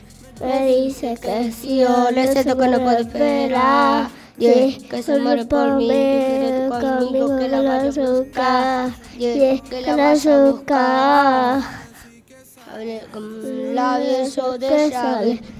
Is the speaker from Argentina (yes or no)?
yes; Argentina; De Argentina.